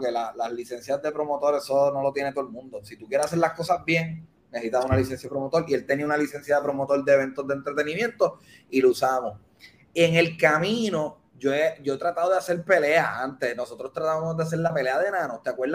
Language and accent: Spanish; Puerto Rico; Yo soy un tipo puertorriqueño que siempre ha vivido aquí.